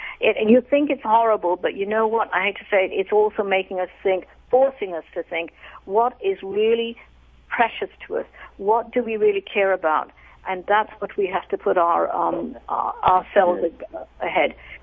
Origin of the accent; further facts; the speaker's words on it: England, United Kingdom; You know, I grew up in England.